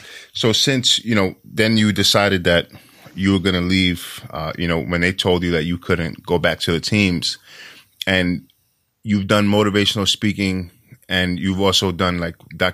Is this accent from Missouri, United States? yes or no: no; New York, United States; You know, I'm from New York.